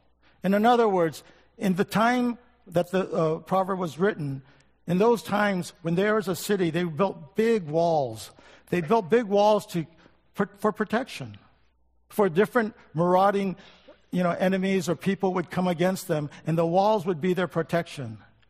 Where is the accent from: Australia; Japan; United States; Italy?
Japan; Okinawa; I grew up in Okinawa, Japan, where there was a lot of U.S. military people there.